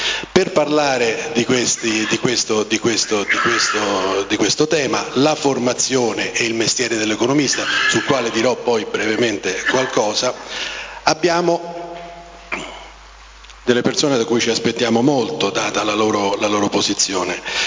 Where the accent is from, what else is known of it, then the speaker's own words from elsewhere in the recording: Jesi, Marche, Italy; perché sono marchigiano, sono di Iesi, per cui mi sento sempre a casa